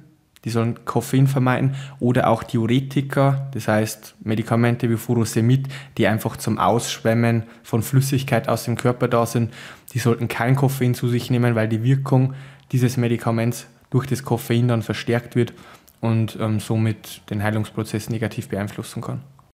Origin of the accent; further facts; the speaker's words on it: Riedlhütte, Bavaria, Germany; Ich komme aus Riedlhütte und bin Lehrkraft am Berufsbildungszentrum in Zwiesel.